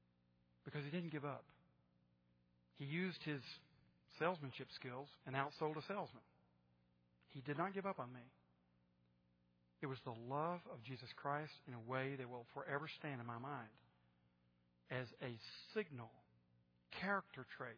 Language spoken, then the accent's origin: English; United States; I grew up near the Smoky Mountains, not close enough to them to make out the individual trees, but close enough to them to make out the purple majesty.